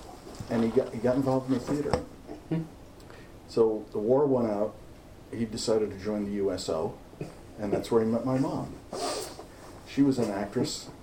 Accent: New York City, New York, United States; also born or lived in Syracuse; now in Lansing, United States; I grew up in New York City, but I went undergrad to Syracuse.

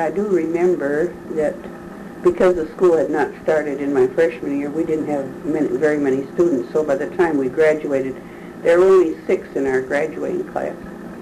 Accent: Bedford Township, Michigan, United States; born there; Yes, I was born in Bedford Township on a farm that's been in the family since 1832.

